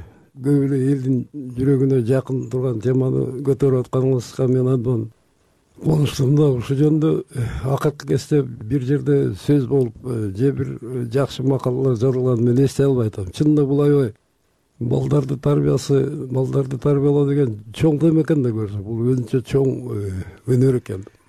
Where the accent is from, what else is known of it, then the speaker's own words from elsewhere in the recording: Batken Region, Kyrgyzstan; Ал кезде Баткен областында ошо өзүбүздүн Лейлек районунда болчумун.